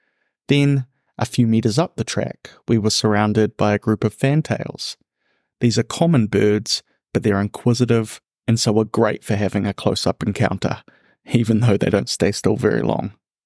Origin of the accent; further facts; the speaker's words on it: North Island, New Zealand; And yes, I'm from the North Island, so it wasn't very far to travel